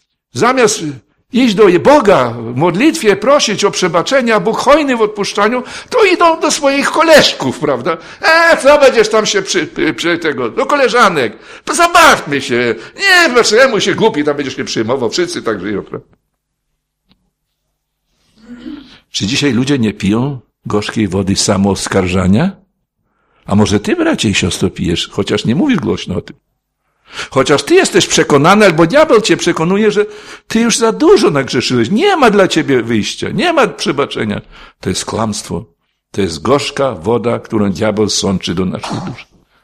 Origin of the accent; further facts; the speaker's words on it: Podlaskie Voivodeship, Poland; bo my z Białostockiego pochodzimy, więc tam do tych naszych wiosek